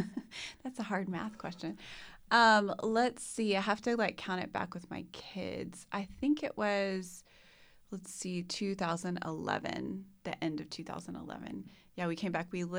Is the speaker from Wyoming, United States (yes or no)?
no; Tyler, Texas, United States; I went to Baylor in 1997, but I grew up mainly in Tyler, and we would vacation in Kerrville, like a lot of people.